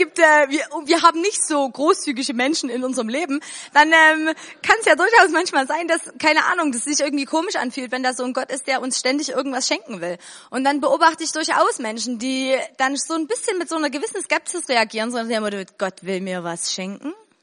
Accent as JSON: {"language": "German", "town": "Chemnitz", "region": "Saxony", "country": "Germany", "said": "ich habe immer schon ganz bewusst gesagt, ich komme aus Deutschland. Und dann haben die Leute immer schon gefragt, aus welcher Stadt kommst du denn? Und dann habe ich gesagt, Chemnitz."}